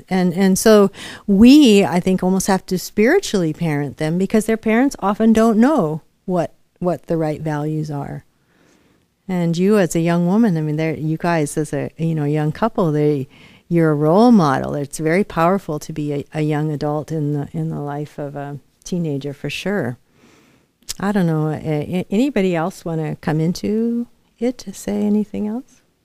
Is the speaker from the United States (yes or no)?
yes; United States; whereas growing up in America, my American mother said